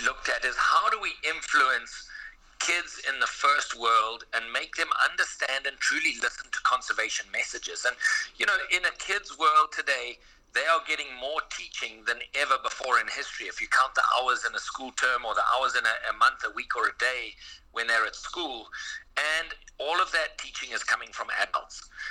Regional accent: Zimbabwe; now in South Africa; I actually currently live in South Africa. I was brought up in Zimbabwe

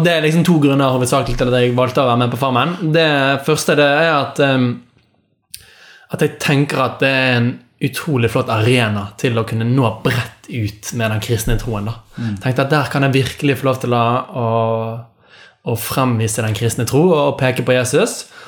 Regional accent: Lodde Fjord, Vestland, Norway; kommer fra Lodde Fjord. Jeg er 26 år

